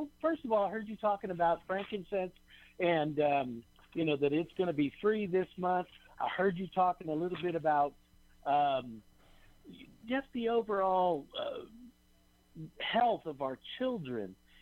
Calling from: Salt Lake City, Utah, United States; Just Just real quick, I am in Salt Lake.

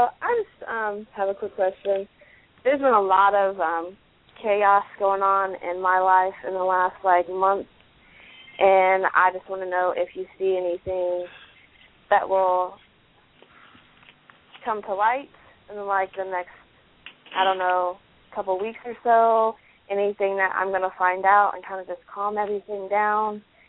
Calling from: Xenia, Ohio, United States

